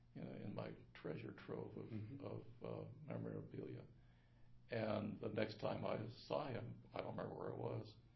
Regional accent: Roseburg, Oregon, United States; And I don't remember whether that's the way things were when I grew up in Roseburg in Douglas County.

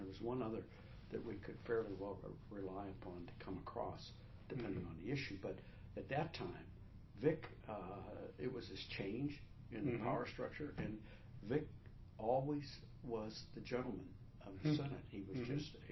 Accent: Eugene, Oregon, United States; I'm a lawyer and I was from Eugene. I lived in Junction City.

